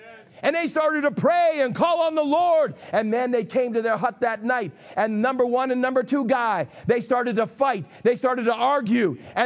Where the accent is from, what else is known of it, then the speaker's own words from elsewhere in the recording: United States; I love Americans. I'm American.